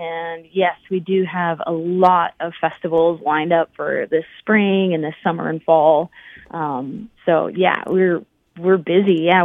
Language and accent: English; North Carolina, United States; moved away as an adult; now in West Coast, United States; for myself, like I'm from North Carolina, which, in the States, you know, that's the South.